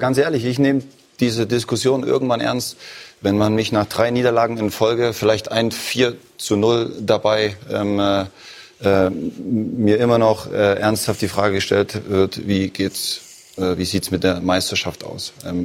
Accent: East Germany, Germany; aus dem Osten der Republik, aus meiner Heimat.

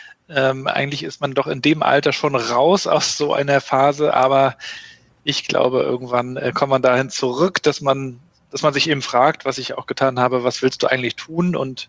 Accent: Rostock, Mecklenburg-Vorpommern, Germany; Nee, ich bin Rostocker

